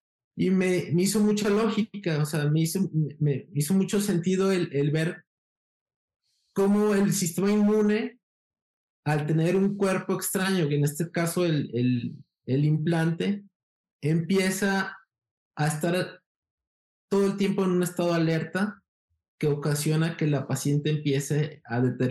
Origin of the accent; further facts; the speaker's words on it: Guadalajara, Jalisco, Mexico; Soy de Guadalajara, Jalisco, México. Hice la carrera de medicina en Guadalajara. Luego la especialidad de cirugía general también en Guadalajara.